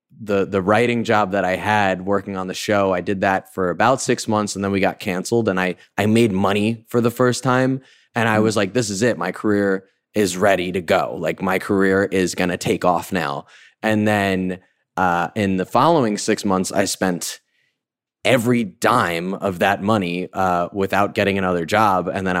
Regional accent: White Plains, New York, United States; I'm from White Plains

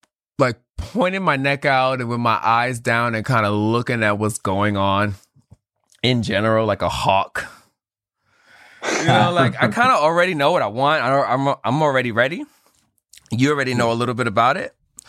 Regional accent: New York City, New York, United States; I love you, but I'm moving to Bed-Stuy. I'm from Bed-Stuy.

